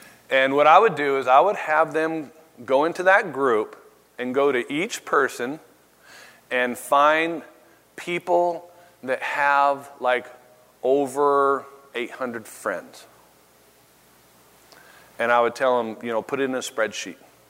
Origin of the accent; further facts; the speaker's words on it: Friendswood, Texas, United States; I'm from Friendswood, Texas.